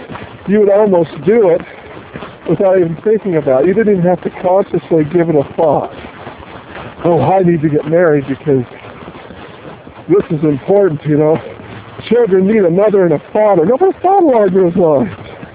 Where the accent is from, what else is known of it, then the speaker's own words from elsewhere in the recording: New Mexico, United States; I'm from Eastern New Mexico here, which I'll freely admit is probably about 20 or 30 years behind the social curve.